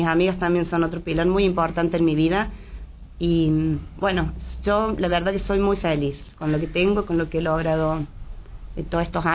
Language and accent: Spanish; Jesús María, Córdoba, Argentina; also born or lived in Colonia Caroya; pero me eduqué en Jesús María.